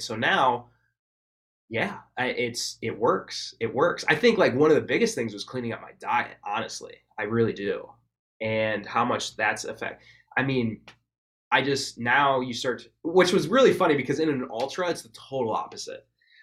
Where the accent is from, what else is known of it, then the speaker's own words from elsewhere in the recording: Wisconsin, United States; I mean, I was from Wisconsin too.